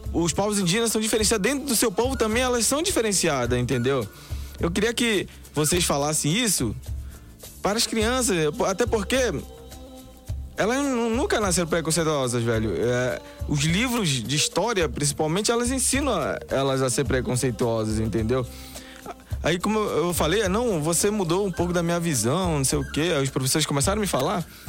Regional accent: Amazonas, Brazil; moved away; Eu vivia lá, eu conhecia o meu povo tucano, outro povo. E quando eu cheguei aqui, eu saí do Amazonas... Eu descobri que existem vários povos.

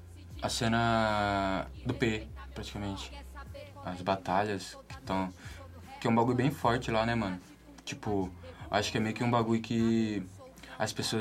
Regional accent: Northeast Region, Brazil; O que é que faz o cara pensar que eu vim do Nordeste de mula, mano, tá ligado?

